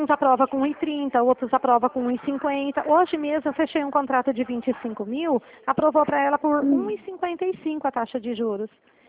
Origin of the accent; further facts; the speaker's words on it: Dracena, São Paulo, Brazil; Eu sou daqui de Dracena mesmo.